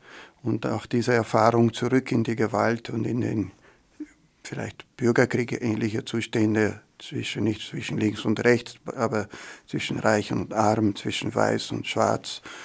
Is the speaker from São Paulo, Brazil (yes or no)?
no; Rio de Janeiro, Brazil; German is a second language; moved away as an adult; now in Austria; Ja, ich komme aus Rio de Janeiro. Ich bin mit 20 nach Österreich gekommen. Die Liebe hat mich hergebracht und habe hier auch meine Familie aufgebaut.